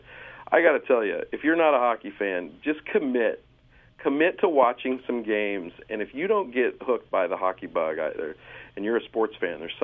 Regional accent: Kansas City, United States; I grew up in Kansas City, like I said, and I was near Leavenworth, Kansas, and there's a lot of prisons there.

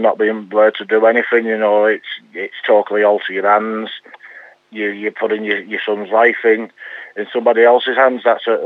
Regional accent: Thatto Heath, North West England, United Kingdom; the Thato Heath club I grew up in Thato Heath, and I've got a good association there with the club.

